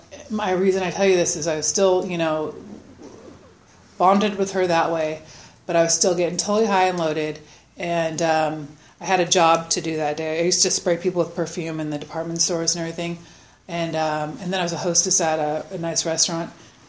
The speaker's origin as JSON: {"language": "English", "town": "Newport Beach", "region": "California", "country": "United States", "tie": "born or raised there", "said": "I was born in here in California, but I was raised in Orange County in Newport Beach, California"}